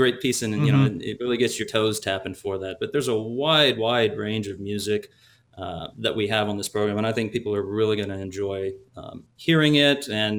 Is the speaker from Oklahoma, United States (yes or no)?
yes; Oklahoma, United States; Well, originally, I'm from Oklahoma. I was born and raised out there and was there through my undergraduate degree in college.